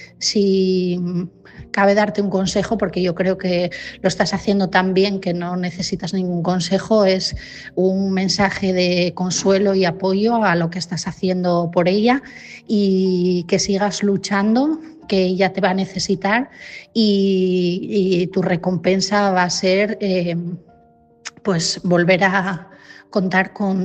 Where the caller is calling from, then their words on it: Asturias, Spain; de Asturias